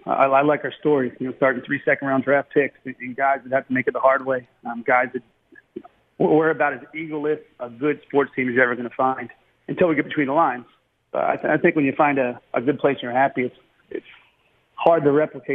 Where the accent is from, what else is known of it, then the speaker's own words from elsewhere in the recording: Baltimore, Maryland, United States; Growing up in Baltimore, it's the Orioles, Maryland basketball, and wrestling, probably in that order.